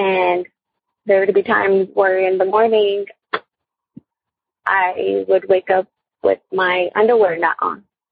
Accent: San Antonio, Texas, United States; I'm from San Antonio, Texas

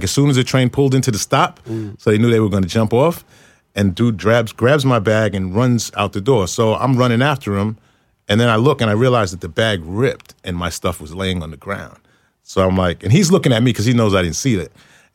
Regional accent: Queens, New York, United States; also born or lived in Brooklyn; Till about 7. Then we moved out to Queens. So that was the movement. You get a crib in Queens.

